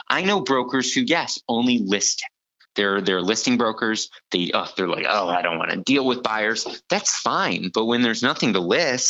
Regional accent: Bloomfield Hills, Michigan, United States; moved away as an adult; now in New York, United States; I grew up in Michigan. So I grew up in a town called Bloomfield Hills, Michigan.

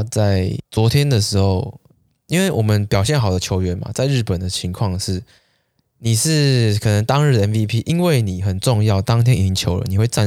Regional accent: Taiwan; 送给我们台湾人疫苗这样子

